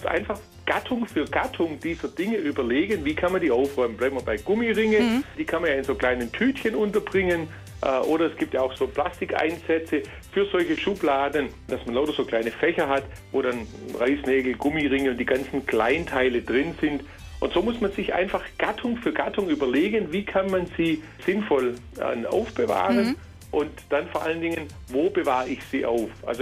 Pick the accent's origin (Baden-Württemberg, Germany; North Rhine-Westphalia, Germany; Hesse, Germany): Baden-Württemberg, Germany; Sie hören zu meiner Stimme, ich bin Schwabe, wir sind die geborenen Sammler.